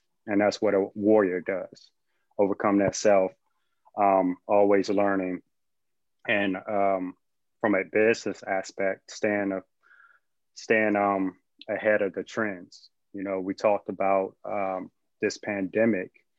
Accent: Hampton, Virginia, United States; Okay. Well, I'm originally from Hampton, Virginia.

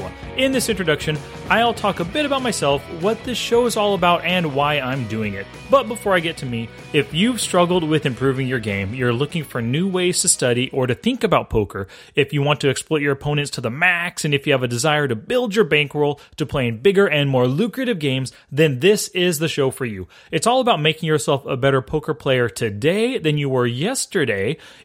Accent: Fresno, California, United States; I grew up in Fresno and moved away to Southern California for college.

